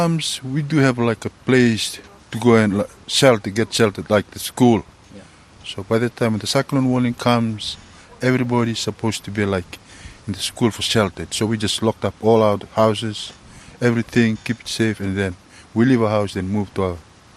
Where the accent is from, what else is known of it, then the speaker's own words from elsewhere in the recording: Navutua, Fiji; I'm from Navutua village on the Nadul Island of the Asawa group, Fiji.